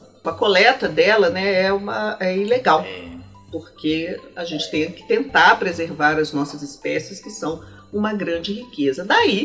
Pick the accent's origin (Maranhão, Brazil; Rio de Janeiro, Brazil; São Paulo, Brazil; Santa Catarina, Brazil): Rio de Janeiro, Brazil; eu sou do Rio de Janeiro, né? A Mata Atlântica foi o meu quintal.